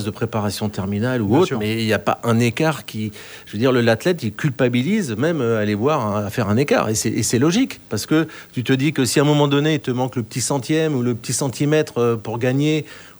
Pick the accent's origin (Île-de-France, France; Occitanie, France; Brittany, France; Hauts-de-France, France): Île-de-France, France; Paris; Moi, je suis parisien.